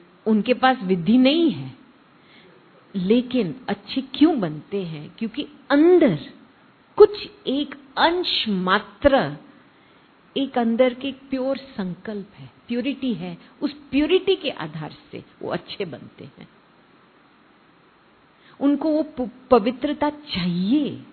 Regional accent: India; मुझे ये भी भान नहीं था कि मैं इंडियन हूं

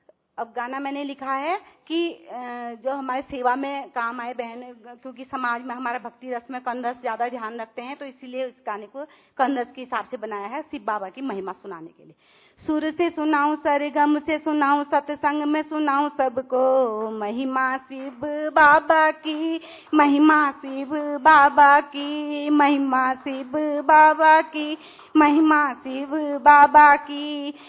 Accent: Haldwani, Uttarakhand, India; मैं हल्द्वानी उत्तराखंड से हूँ।

